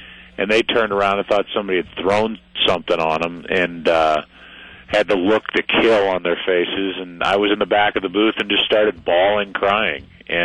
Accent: St. Louis, Missouri, United States; St. Louis is, you know, this is my hometown.

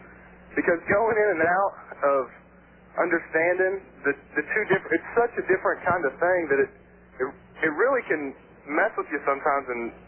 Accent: Keller, Texas, United States; I was going to say that when I was in Dallas, I'm originally from Keller, but when I was in Dallas

